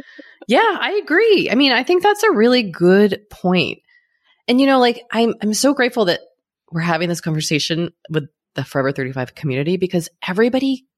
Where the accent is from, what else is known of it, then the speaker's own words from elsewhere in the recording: United States; I think as a country, and again, just speaking as an American, lots of us, there's a lot of debt here.